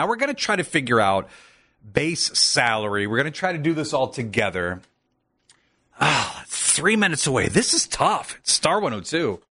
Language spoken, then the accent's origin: English; Akron, Ohio, United States; It was snowing a lot. I'm from Akron, and my car got stuck.